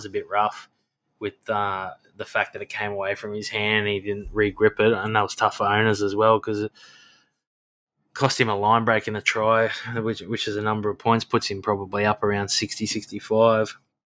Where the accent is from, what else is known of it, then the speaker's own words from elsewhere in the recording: Queensland, Australia; I'm a Queenslander